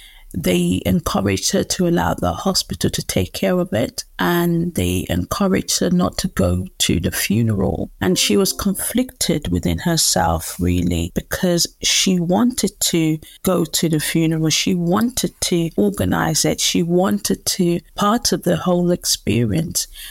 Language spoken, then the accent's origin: English; United Kingdom; around with my culture as an British Nigerian, it was not something that we spoke about.